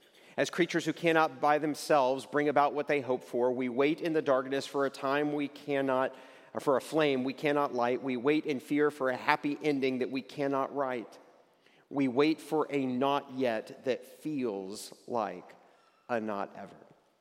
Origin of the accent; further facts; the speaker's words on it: Texas, United States; moved away; also born or lived in New York City; I grew up in Texas and moved to New York City